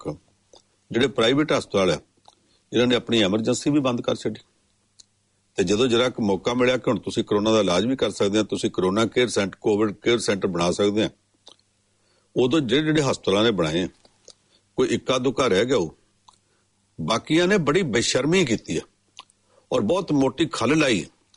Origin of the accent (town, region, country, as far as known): Punjab, India